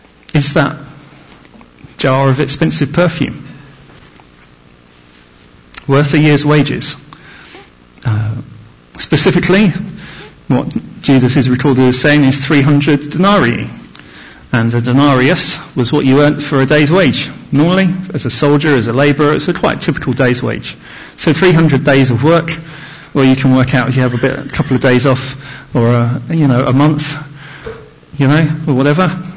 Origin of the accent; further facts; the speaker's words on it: United Kingdom; we as a nation, as British people anyway, I can't speak for the Bulgarians, but so as British people, we're very reserved on the whole.